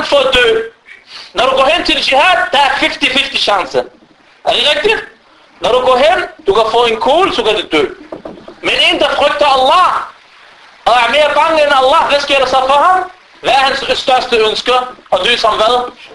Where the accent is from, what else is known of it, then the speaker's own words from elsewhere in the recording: Palestine; Ashira, min stam. Jeg er palæstinenser. Og jeg kommer fra den her stam.